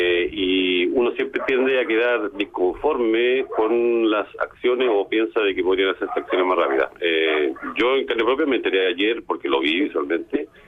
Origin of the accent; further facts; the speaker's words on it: Biobío, Chile; Recuerda que yo soy del Bío Bío